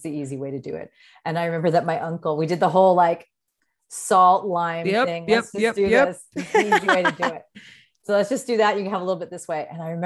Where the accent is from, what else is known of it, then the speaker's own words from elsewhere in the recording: San Diego, California, United States; Because I grew up in San Diego. So, I mean, the border was right there.